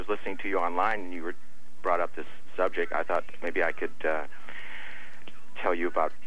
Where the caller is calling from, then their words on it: Willits, California, United States; I'm calling you from Willits, California.